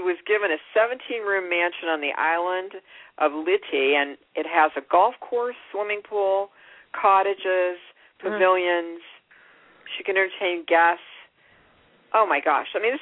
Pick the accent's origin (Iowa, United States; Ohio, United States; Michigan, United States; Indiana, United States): Ohio, United States; Youngstown; I grew up in Youngstown, and I went to Chicago.